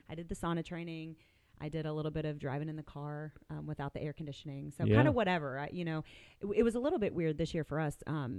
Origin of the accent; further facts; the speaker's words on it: Virginia, United States; We did get some, you know, I'm from Virginia, so we did get some heat. And we had the humidity